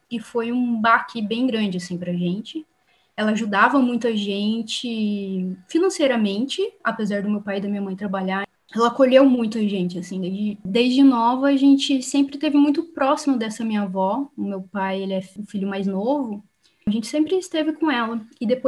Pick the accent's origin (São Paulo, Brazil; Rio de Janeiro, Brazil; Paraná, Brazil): São Paulo, Brazil; Taubaté; moved away as an adult; now in Berlin, Germany; eu sou do interior de São Paulo, Taubaté. Eu tenho 31 anos e estou aqui em Berlim agora há 2 anos.